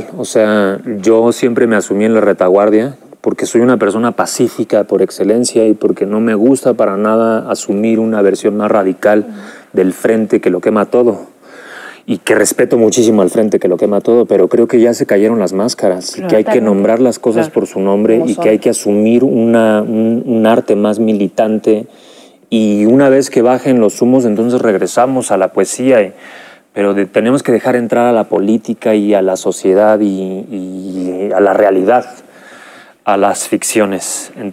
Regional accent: Mexico; como ese dolor del México profundo, rural, del cual pertenezco y de donde viene la historia de mi familia.

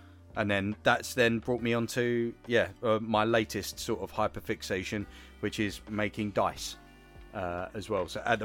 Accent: East of England, United Kingdom; Yeah, so I am from Essex.

